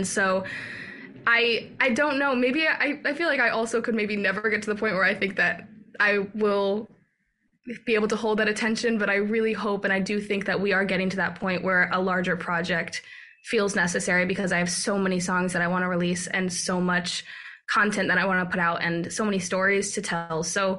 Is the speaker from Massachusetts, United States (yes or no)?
yes; Massachusetts, United States; we're both from Massachusetts